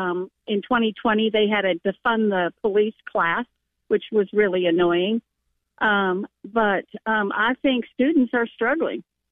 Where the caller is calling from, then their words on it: Charlotte, North Carolina, United States; I'm calling from Charlotte right now.